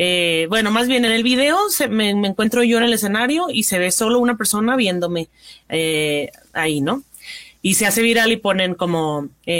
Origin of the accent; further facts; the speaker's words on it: Culiacán, Sinaloa, Mexico; Yo soy de Culiacán.